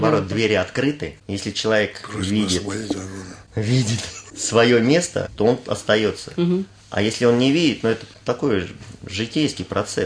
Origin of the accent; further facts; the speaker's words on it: Zhukovsky, Moscow Oblast, Russia; а я из Жуковска говорю, мне надо вот домой ехать